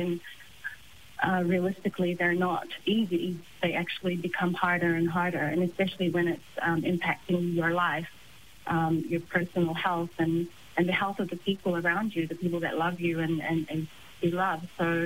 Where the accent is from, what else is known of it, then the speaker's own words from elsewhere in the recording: Samoa; I mean, we grew up on a plantation like most people in Samoa.